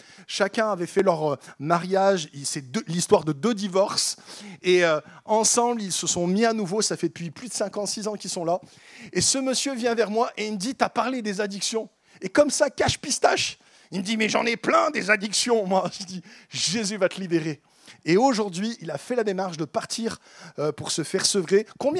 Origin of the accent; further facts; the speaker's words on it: Grenoble, Auvergne-Rhône-Alpes, France; born there; je suis né en France, né à Grenoble, vivant à Paris, à ce moment-là